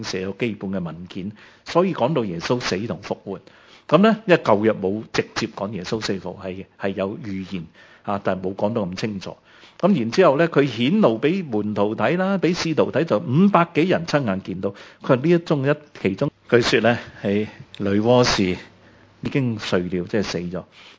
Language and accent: Cantonese; China; 因为我哋中国人经历嘅苦难咁大，我哋需要嘅真正嘅爱